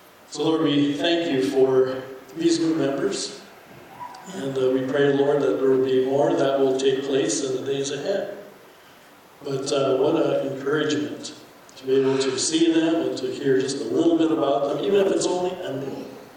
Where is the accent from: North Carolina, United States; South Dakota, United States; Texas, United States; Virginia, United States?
South Dakota, United States; Brandon; We came from Brandon, South Dakota, and I just recently retired this past fall